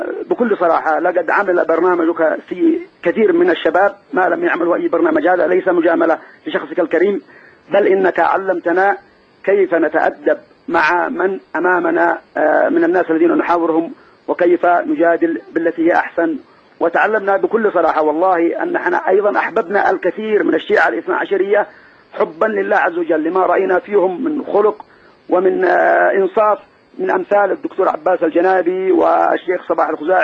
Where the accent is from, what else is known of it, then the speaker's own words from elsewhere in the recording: Sanaa, Yemen; also born or lived in Dhamar; من صنعاء ودمار.